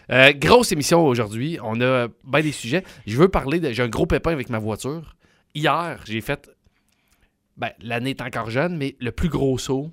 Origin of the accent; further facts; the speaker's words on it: Quebec City, Quebec, Canada; Je viens de Québec, puis je parle souvent de spa.